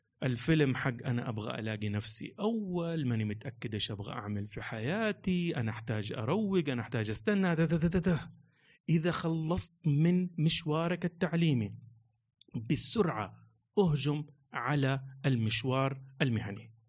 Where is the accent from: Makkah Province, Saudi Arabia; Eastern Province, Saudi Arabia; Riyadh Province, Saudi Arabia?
Makkah Province, Saudi Arabia; Jeddah; فرجعت إلى مدينتي، مدينة جدة، يوم الثلاثاء